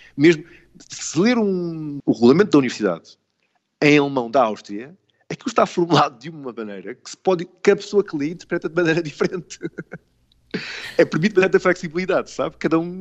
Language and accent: Portuguese; Portugal; moved away as an adult; eu saí de Portugal antes de ser moda. Portanto, quando eu saí, não havia quase ninguém a sair do país